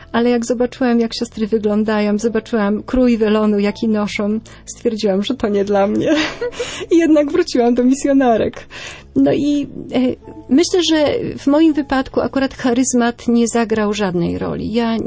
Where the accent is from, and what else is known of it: West Pomeranian Voivodeship, Poland